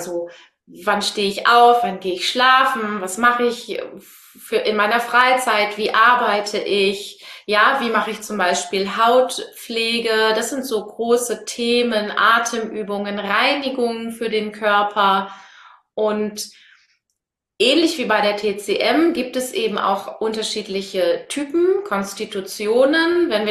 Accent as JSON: {"language": "German", "region": "North Rhine-Westphalia", "country": "Germany", "said": "Ich komme aus dem Münsterland."}